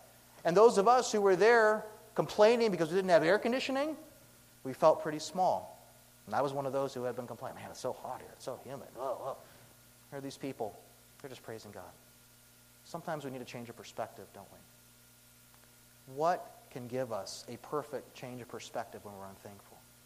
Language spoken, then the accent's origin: English; Colombia; because I can't speak Spanish, but I'm from Colombia, okay?